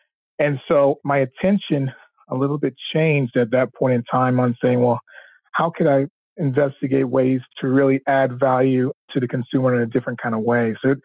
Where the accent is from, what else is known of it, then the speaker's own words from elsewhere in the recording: Augusta, Georgia, United States; Yeah, I grew up in Augusta, Georgia, in the South, in a wonderful healthcare environment.